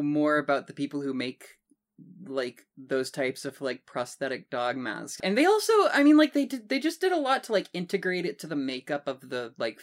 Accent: Seattle, Washington, United States; Throughout this recording, that is because we are from Seattle.

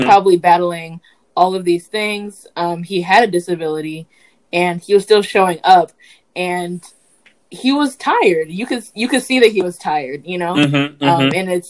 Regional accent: United States; I feel like my perspective on death was influenced by both, you know, growing up in America, but also being half Nigerian.

